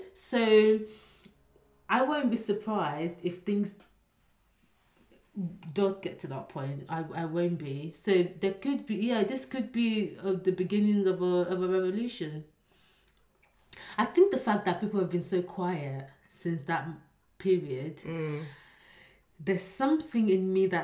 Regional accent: Nigeria; one of the things growing up in Nigeria, they always say, oh, you're the leaders of tomorrow

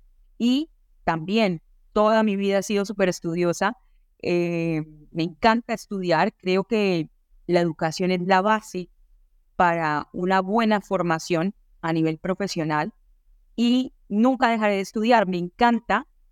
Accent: Colombia; first language Spanish; el español, pues como buena colombiana lo aprendí de nacimiento, pero el inglés también. Yo empecé a hablar inglés desde que tengo casi que uso de razón

